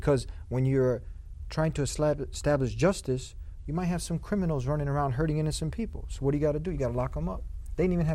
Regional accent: United States; born there; I'm an American born here. I love my brothers in humanity.

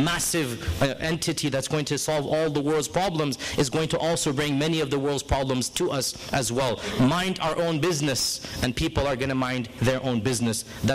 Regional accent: United States; And again, I say this as an American

